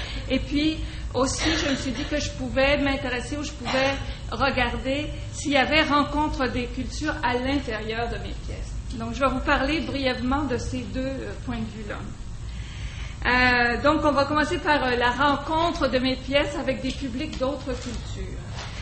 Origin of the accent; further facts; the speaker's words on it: Montreal, Quebec, Canada; Je suis née à Montréal de parents québécois, tous les deux d'ascendance française. J'ai grandi à Montréal. J'ai fait mes études dans les écoles francophones de Montréal et j'ai vécu toute ma vie au sein de cette culture.